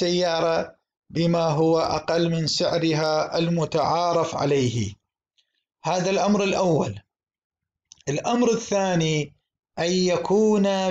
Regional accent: Iraq; نحن الآن في بلدنا العراق أغلب البيوع عندنا هي تكون بالآجل

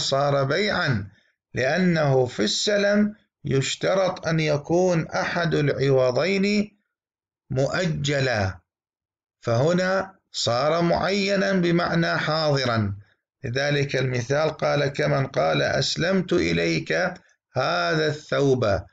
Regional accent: Iraq; accent: Iraqi; ما نسميه بلهجتنا في العراق القشطة والقيمر

